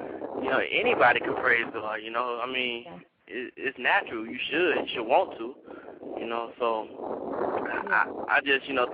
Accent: Houston, Texas, United States; Well, honestly, I'm from Third Ward, Houston, Texas. And if anyone know about Houston, Texas, if anyone knows about Third Ward, then you know, that is the definition of the hood, you know, the projects.

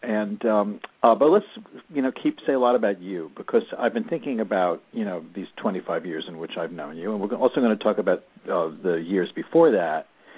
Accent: Port Washington, New York, United States; But that part of Long Island was the North Shore. Winnie grew up in Roslyn. I grew up in Port Washington

